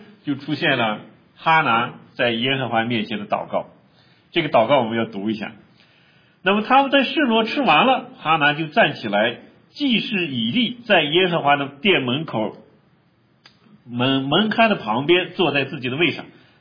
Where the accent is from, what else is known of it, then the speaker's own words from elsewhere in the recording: Northwest China, China; 相当于我们西北人喝黄酒